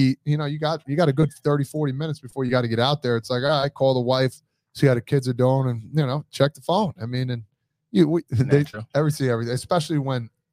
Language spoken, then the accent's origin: English; New Jersey, United States; You know, they brought it up because I'm from Jersey.